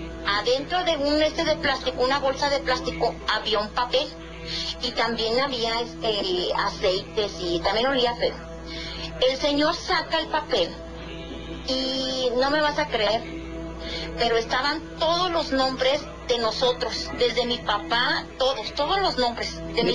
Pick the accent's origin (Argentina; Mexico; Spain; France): Mexico; Durango; Para esto mi mamá se fue a Durango, porque nosotros somos de Durango.